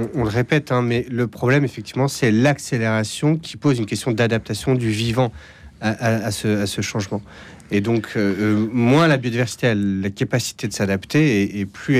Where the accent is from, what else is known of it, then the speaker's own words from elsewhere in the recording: Provence-Alpes-Côte d'Azur, France; grandi en Provence, et donc en Provence, il n'y a pas beaucoup de glaciers. Je suis de là-bas